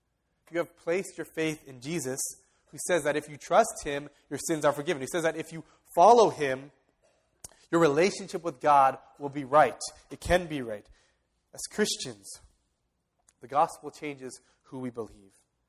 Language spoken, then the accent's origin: English; California, United States; also born or lived in Torrance; I was born in California. I grew up in California. I went to college at UCLA. I moved to Torrance, and I got involved in this church.